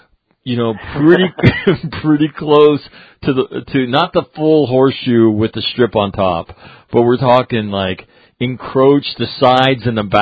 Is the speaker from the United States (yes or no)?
yes; California, United States; I grew up in California. My dad went to work for the San Diego Padres, and so I wound up in San Diego.